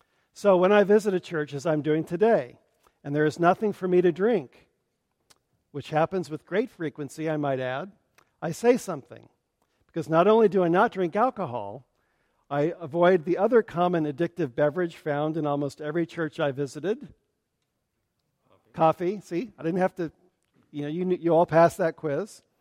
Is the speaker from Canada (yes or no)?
no; United States; I am grateful for the freedom afforded me as an American, especially an American of white heritage, raised with a good education